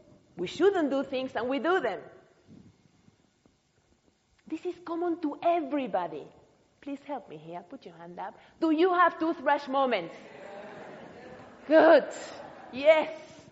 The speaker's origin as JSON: {"language": "English", "country": "Argentina", "said": "if you are wondering where I come from, I'm from Argentina, and I've been in this church for some time now, some years"}